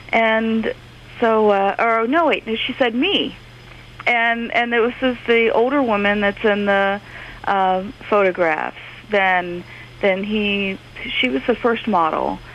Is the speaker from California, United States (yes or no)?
yes; San Francisco, California, United States; I'm in my hometown in San Francisco.